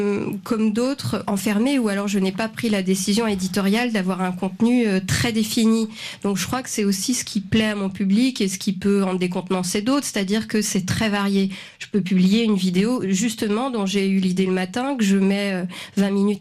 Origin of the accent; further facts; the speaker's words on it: Quebec, Canada; donc je viens du Québec